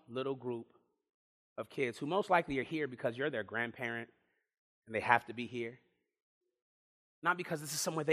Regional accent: Los Angeles, California, United States; I grew up in Los Angeles, California.

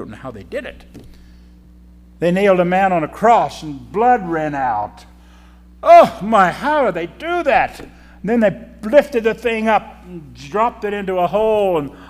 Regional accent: Iowa, United States; I grew up in Iowa on a farm. We had no servants.

